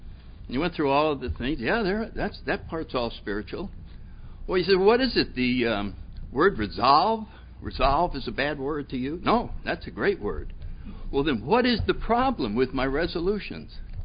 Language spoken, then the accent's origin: English; New Haven, Connecticut, United States; I grew up in New Haven, Connecticut.